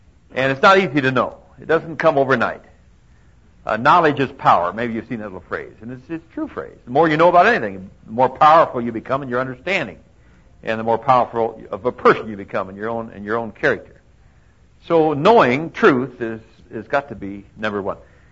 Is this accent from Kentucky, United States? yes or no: no; California, United States; I'm from Southern Cal, you know, and you, little San Bernardino Mountains are pretty